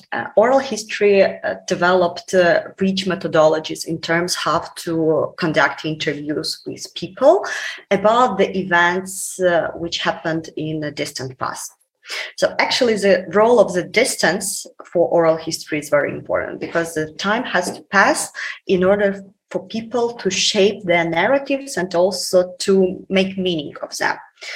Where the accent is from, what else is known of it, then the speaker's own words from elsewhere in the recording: Ukraine; English is a second language; We were with a group of other Ukrainians who were actually s